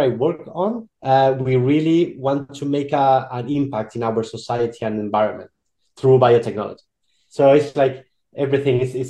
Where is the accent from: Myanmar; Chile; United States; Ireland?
Chile; So I'm from Chile.